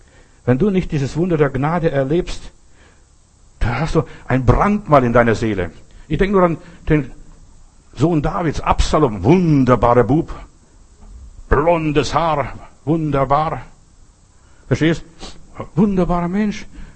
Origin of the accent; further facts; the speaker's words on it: Memel, Klaipėda County, Lithuania; moved away; Ich bin mal in Memel, Windenburg, da wo ich aufgewachsen bin, mal vorbeigefahren, habe mal vor Jahren mal dort meine Heimat besucht.